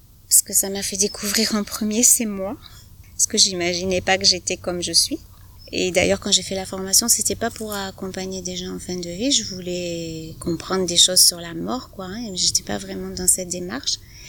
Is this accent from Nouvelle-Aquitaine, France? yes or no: no; Saint-Girons, Occitanie, France; born there; also born or lived in Paris region; je suis née à Saint-Girons, j'habite à Saint-Girons depuis longtemps, mais bon, j'ai pas toujours été ici.